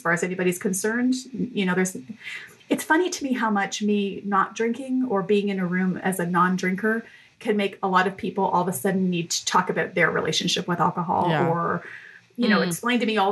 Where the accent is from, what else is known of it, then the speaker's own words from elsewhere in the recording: Canada; And I'm Canadian. And so like, listen, drinking beer in the bush is pretty much how we enter our teen years